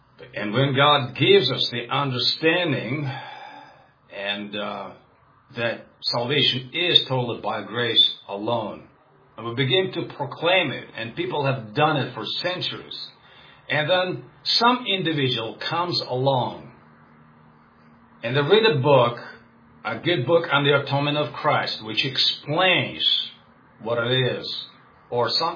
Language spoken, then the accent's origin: English; Russia; first language Russian; English is a second language; I'm a Russian guy. My native tongue, of course, is Russian.